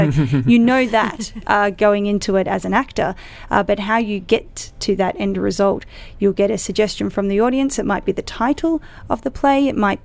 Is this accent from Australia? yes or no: yes; Australia; accent: Australian; So my Australian accent needed to become a bit rounder and whatnot.